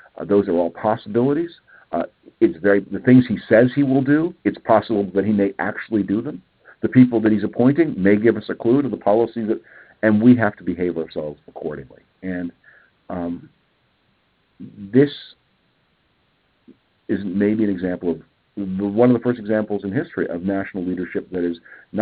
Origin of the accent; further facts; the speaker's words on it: Canada; being a Canadian may be a big part of this, is that, you know, the Canada, you know, we, I grew up under the in the shade of America's protection.